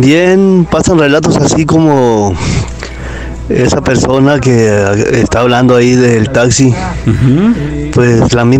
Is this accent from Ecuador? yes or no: no; Nogales, Sonora, Mexico; aquí en el taxi acá, pues aquí soy de Nogales, Sonora, aquí en la frontera.